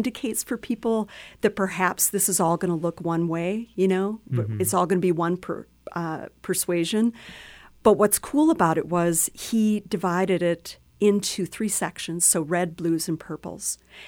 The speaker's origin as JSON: {"language": "English", "town": "Minneapolis", "region": "Minnesota", "country": "United States", "said": "So we'll be traveling, since I am from Minneapolis, we'll be doing some book readings at bookstores there"}